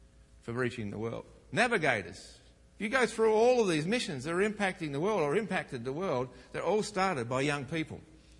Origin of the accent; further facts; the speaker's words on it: Australia; Because I grew up in Australia.